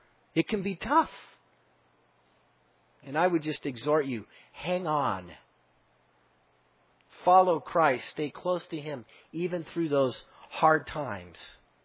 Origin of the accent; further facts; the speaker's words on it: Albuquerque, New Mexico, United States; Many of you know my story. I'm from Albuquerque, from Calvary Chapel of Albuquerque.